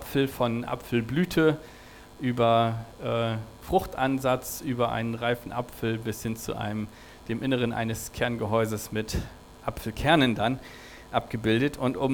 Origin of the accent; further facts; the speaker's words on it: Schleswig-Holstein, Germany; aufgewachsen bin ich ja in Schleswig-Holstein, das ist ja noch platteres Land als hier.